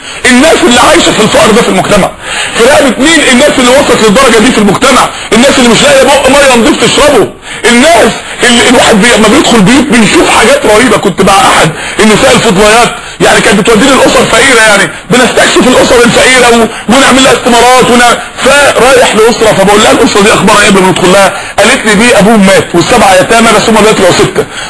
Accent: Mansoura, Dakahlia, Egypt; عندنا في المنصوره

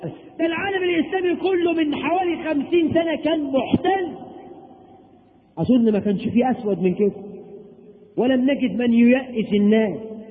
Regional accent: Egypt; بلدنا مصر

